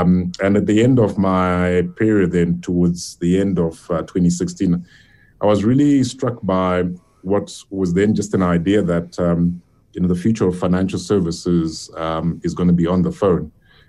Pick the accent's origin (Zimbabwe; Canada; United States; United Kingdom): Zimbabwe; Harare; moved away as an adult; now in Cape Town, South Africa; Yes, I was born in Zimbabwe. I was born in Harare, actually. And, you know, pretty much did my primary and high school, you know, education there. But came to Cape Town in the very, very early 90s